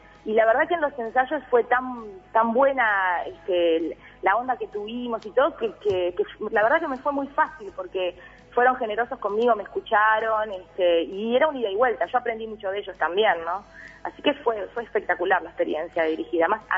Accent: Uruguay; Pero que hubiera un reconocimiento de cómo somos nosotros los uruguayos.

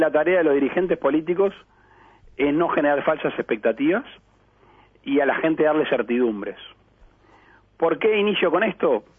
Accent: Uruguay; Eso es lo que uno, como buen uruguayo, tiene que querer.

